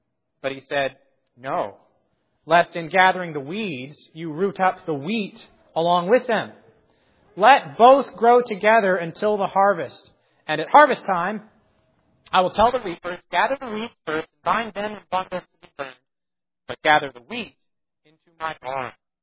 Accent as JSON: {"language": "English", "region": "the South", "country": "United States", "said": "We're from the South, so we like collard greens."}